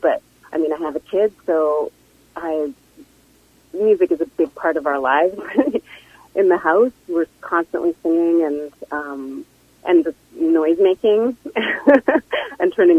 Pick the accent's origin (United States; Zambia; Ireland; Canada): Canada; Alberta; also born or lived in Vancouver; No, I had no idea. I grew up in Alberta, but I fell in love with Vancouver while I was there.